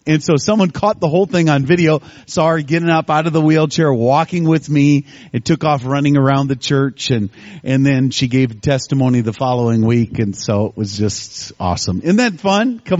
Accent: Minnesota, United States; I'm an evangelist from Minnesota.

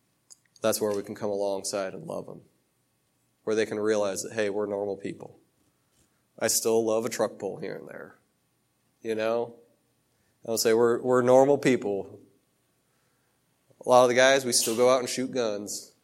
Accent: Michigan, United States; moved away; I relocated here from Michigan, but I came from a small town in Michigan.

